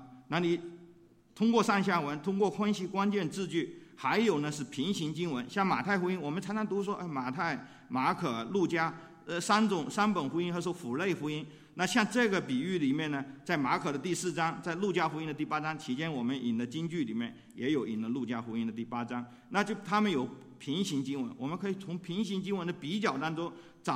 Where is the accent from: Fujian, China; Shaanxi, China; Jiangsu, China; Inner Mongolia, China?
Fujian, China; 我从小在农村长大，我当过农民，我种过地哈。当然这种的地可能他这里的种子给种的跟我那农村里福建农村种的水稻可能不见完全一样